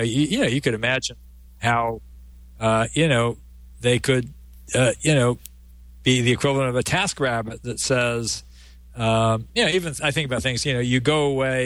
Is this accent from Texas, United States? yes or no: no; San Francisco, California, United States; growing up in San Francisco in the 60s and 70s.